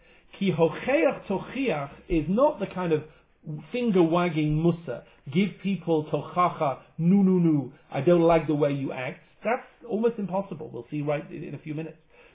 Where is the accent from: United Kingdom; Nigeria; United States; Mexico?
United Kingdom; England; it's not a question of, I'm English.